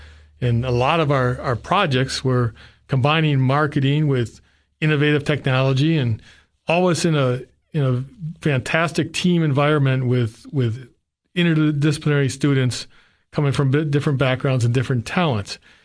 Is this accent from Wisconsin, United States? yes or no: yes; Wisconsin, United States; moved away as an adult; also born or lived in Washington, D.C.; now in Cookeville, United States; I was from Wisconsin, and I had graduated college and was working in Washington, D.C., and decided I wanted to leave.